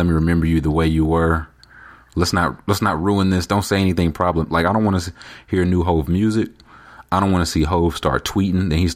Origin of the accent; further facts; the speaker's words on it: the South, United States; I was growing up in the South at that time.